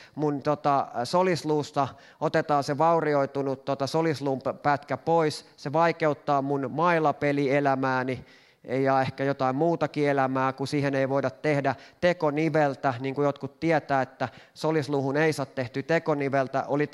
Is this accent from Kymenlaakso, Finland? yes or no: no; Lahti, Päijät-Häme, Finland; kun mä oon Lahdesta kotoisin, niin me mennään moikkaamaan mun vanhempia.